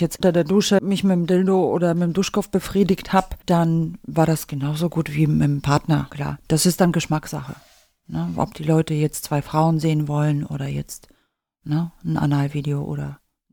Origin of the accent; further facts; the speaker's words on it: Northern Germany, Germany; Also ich bin ja aus dem Norden